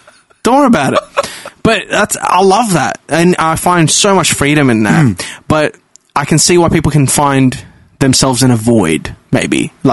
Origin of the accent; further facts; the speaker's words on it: Australia; I'm definitely Arab. I'm definitely Australian.